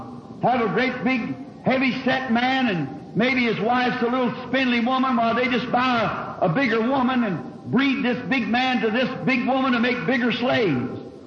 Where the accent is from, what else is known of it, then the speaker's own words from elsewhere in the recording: Southern United States, United States; I'm a Southerner. And down in the southern states years ago, they used to bring slaves over from Africa, the Boers did, and sold them in the South for like workhorses.